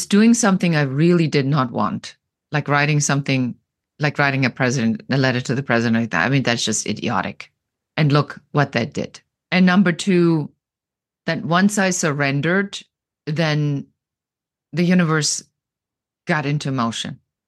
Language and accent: English; Germany; English is a second language; I come originally from Germany, so you probably hear still a little bit of an accent.